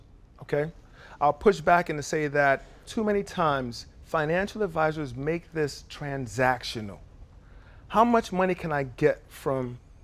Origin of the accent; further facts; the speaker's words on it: New York City, New York, United States; I grew up in New York City in the projects, same way. My parents was on welfare the same way, immigrants from Nigeria.